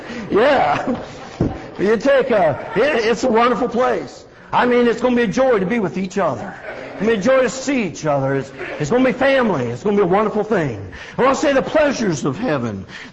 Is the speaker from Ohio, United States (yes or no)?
no; California, United States; Now, you got to understand, I grew up in California.